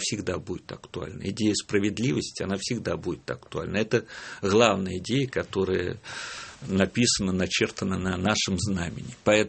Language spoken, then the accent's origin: Russian; Tula Oblast, Russia; born there; now in Moscow, Russia; я родился в Тульской области, но по всем меркам я уже москвич, я больше 45 лет живу в Москве.